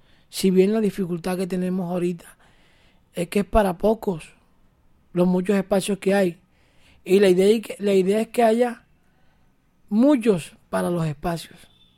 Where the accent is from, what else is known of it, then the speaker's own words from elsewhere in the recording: Colombia; una oportunidad histórica que tenemos como colombianos de cambiar la situación que estamos viviendo.